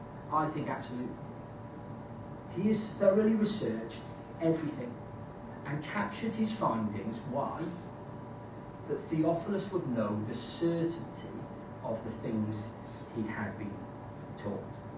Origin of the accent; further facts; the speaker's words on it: Wales, United Kingdom; We're Welsh, we say things like that, isn't it?